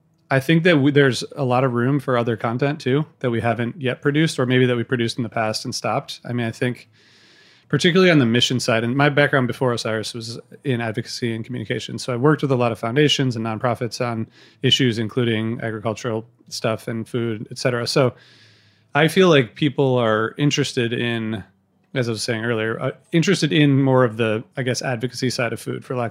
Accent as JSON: {"language": "English", "region": "Midwest", "country": "United States", "tie": "born or raised there", "said": "So I grew up in the Midwest."}